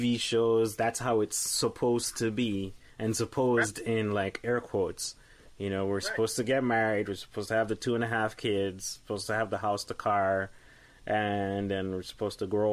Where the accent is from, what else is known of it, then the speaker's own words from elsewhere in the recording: Jamaica; moved away; Because when I came up from Jamaica and I went to Dawson, because I also went to Dawson